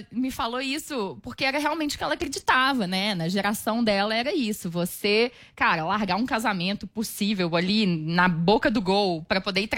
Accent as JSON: {"language": "Portuguese", "town": "Belo Horizonte", "region": "Minas Gerais", "country": "Brazil", "lives_now": "São Paulo, Brazil", "said": "Então eu vim para São Paulo. Eu sou de Belo Horizonte, vim"}